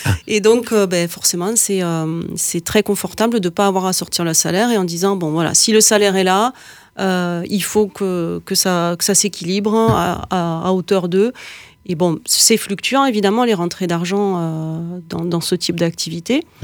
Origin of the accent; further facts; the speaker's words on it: Brittany, France; puisque je suis bretonne d'origine. J'ai encore toute ma famille et mes amis là-bas